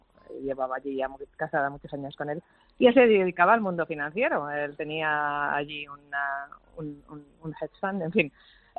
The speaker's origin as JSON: {"language": "Spanish", "town": "La Seca", "region": "Castile and León", "country": "Spain", "said": "mi abuelo era el farmacéutico de mi pueblo, sí. La Seca, en la provincia de Valladolid."}